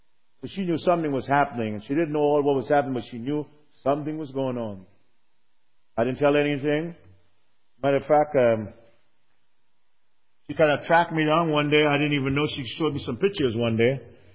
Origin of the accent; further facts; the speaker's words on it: Trinidad & Tobago; Right after Trinidad, 7 miles from the coast of Trinidad, is South America, which is Venezuela. We're 7 miles from Venezuela.